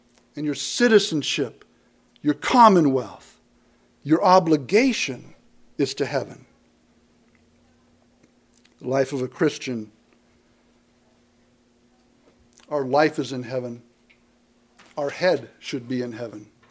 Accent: United States; born there; I'm thankful that by God's grace I was born in America

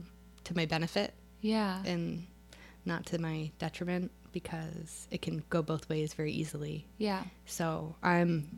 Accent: Michigan, United States; Yeah, I grew up in Michigan, and it's not as cold this year, and I think Michigan is just different.

